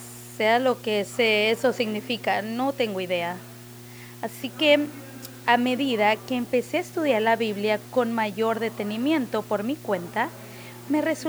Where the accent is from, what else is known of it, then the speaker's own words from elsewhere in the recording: Washington, United States; yo soy del estado de Washington, y cuando vine aquí a Arizona por la Universidad Gran Cañón para jugar béisbol